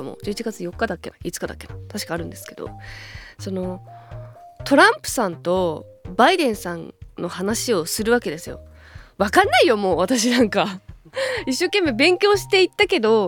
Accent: Hokkaido, Japan; moved away as an adult; now in Tokyo, Japan; そう考えると20年間北海道で育ちましたけども、そろそろ東京の方が長くなってきちゃうんだろうなって。東京に来てだってもう13年目になるので

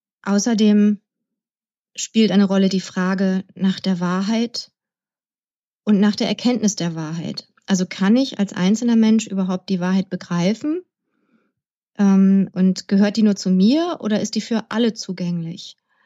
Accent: Bremerhaven, Bremen, Germany; born there; also born or lived in Münster; now in Braunschweig, Germany; Ich bin in Bremerhaven geboren, also ein echter Fischkopf und Nordsee-Nerd. Ich habe sehr lange in Münster gewohnt

